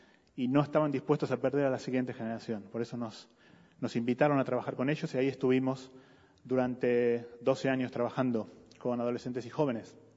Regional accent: Buenos Aires, Argentina; moved away as an adult; now in Spain; Hace 19 años empezamos esta carrera misionera desde Buenos Aires. Somos de Argentina.

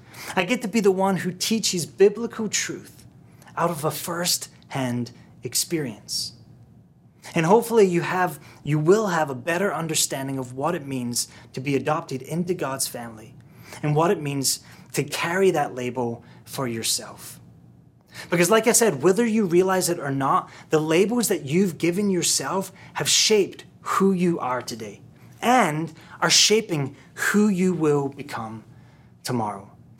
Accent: Scotland, United Kingdom; moved away as an adult; now in United States; I was born and raised in Scotland, and I moved over here on my own when I was 21.

